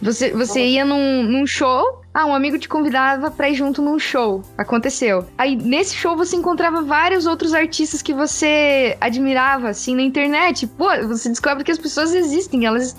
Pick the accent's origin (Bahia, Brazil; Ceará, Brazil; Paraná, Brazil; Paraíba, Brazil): Paraná, Brazil; Cascavel; also born or lived in Dublin / São Paulo; pelo menos aqui da minha cidade natal, Cascavel. Inclusive, diferente da realidade de Dublin, né, que eu morei.